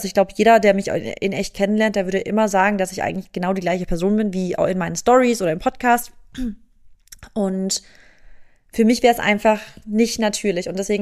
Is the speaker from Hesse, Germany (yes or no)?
no; Stuttgart, Baden-Württemberg, Germany; ich komme eigentlich aus Stuttgart, also ich bin in der Gegend Stuttgart aufgewachsen